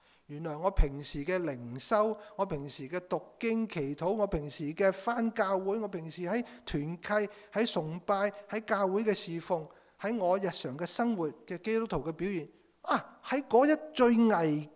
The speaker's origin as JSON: {"language": "Chinese", "country": "Hong Kong", "said": "我们香港人所说的"}